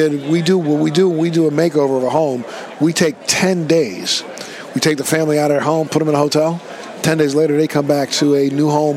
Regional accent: Baltimore, Maryland, United States; born there; Well, you know, I was born in Baltimore. I was born in Cherry Hill. So for those who don't know that, I was born in Cherry Hill

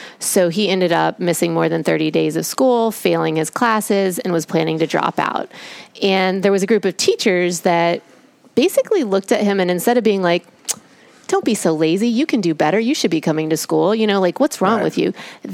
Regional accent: Indianapolis, Indiana, United States; So I grew up in Indiana, in Indianapolis

